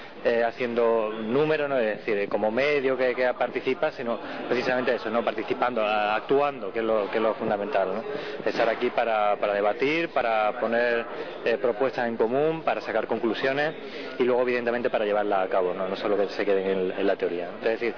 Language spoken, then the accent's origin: Spanish; Málaga, Andalusia, Spain; now in Madrid, Spain; vengo, es curioso porque soy de Málaga, allí tenía yo el programita radio en Onda Puerto Radio, que es la única radio que hay allí, una radio comunitaria, el Radio Libre, lo que pasa que ahora estoy en Madrid